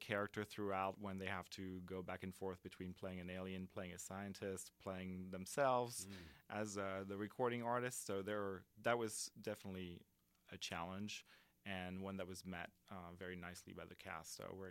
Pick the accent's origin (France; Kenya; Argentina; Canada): France; southern France; English is a second language; moved away as an adult; now in United States; I'm from southern France, where I grew up and went to school. And when I was 20 years old, I was dedicated to finding a program abroad.